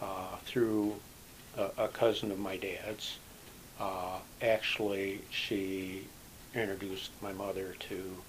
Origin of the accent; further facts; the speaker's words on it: Kalamazoo, Michigan, United States; born there; I was born in 1946 in Kalamazoo.